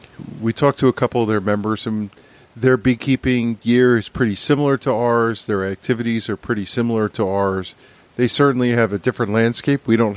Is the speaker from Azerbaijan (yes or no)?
no; New Jersey, United States; And I remember going to EAS, and people from other states, when hearing that I was from New Jersey, asked me what the heck it was about this legislation.